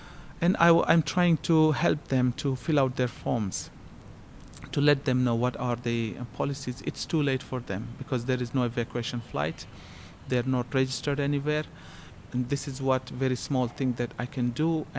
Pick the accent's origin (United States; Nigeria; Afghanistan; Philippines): Afghanistan; hi, I'm from Afghanistan, and everyone was so close.